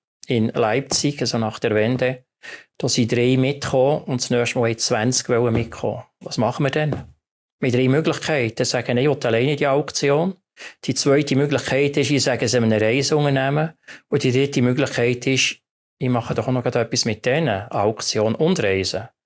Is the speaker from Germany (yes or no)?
no; Bern, Switzerland; Das Bernbiet als Berner.